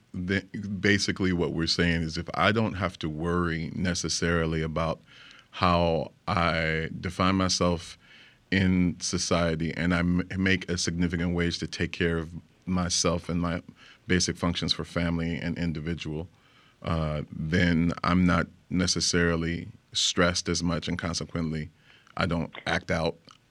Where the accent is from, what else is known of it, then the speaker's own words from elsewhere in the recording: Chicago, Illinois, United States; I come from an interesting part of the country where I think we see a lot of that. I'm from Chicago, Illinois